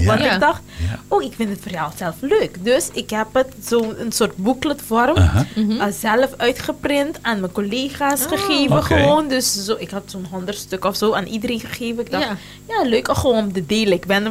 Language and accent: Dutch; Curaçao; Ja, hier geboren. Schoolcarrière ook helemaal hier.